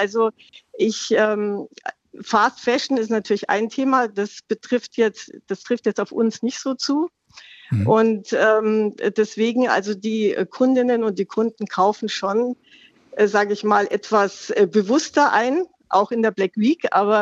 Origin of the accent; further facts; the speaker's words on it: Munich, Bavaria, Germany; ich bin Münchnerin